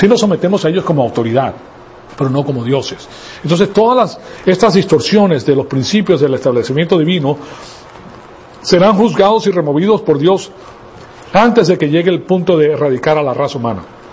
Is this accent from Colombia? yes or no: no; Venezuela; A Venezuela yo la amo porque viví en Venezuela, o sea, yo me crié en Venezuela, es un país precioso